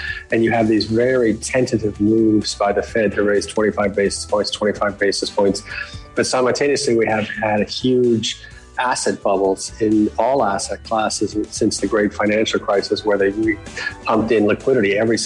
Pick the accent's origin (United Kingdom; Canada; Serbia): Canada; I mean, the wheat issue is interesting to me as a Canadian.